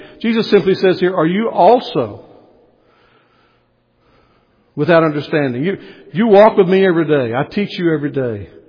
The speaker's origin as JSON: {"language": "English", "region": "Texas", "country": "United States", "tie": "born or raised there", "also_born_or_lived": "Louisiana", "said": "I grew up in Southeast Texas. I was a pastor in Louisiana for a long time."}